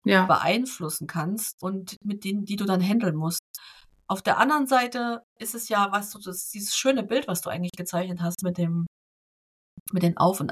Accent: East Germany, Germany; Ich bin Ossi, meine Güte. Also Kölsch ist ganz weit weg von meinem Dialekt.

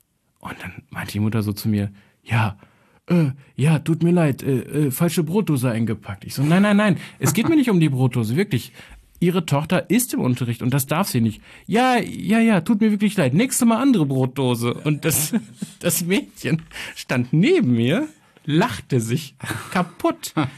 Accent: Kosovo; ich als Kosovare, der jetzt irgendwie sich nicht als besonders nationalstolz, sondern eher als tolerant bezeichnen würde

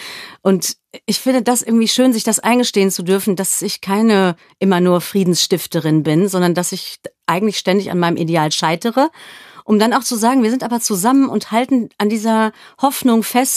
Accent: Germany; Und ich war als Deutsche da, hatte manchmal furchtbares Heimweh und bin dann immer ins jüdische Viertel gegangen

